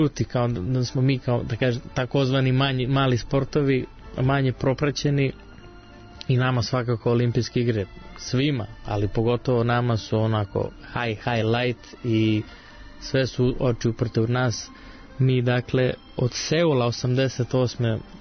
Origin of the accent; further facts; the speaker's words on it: Split, Split-Dalmatia County, Croatia; pošto to je moj rodni grad, Split, jako volim da odem tamo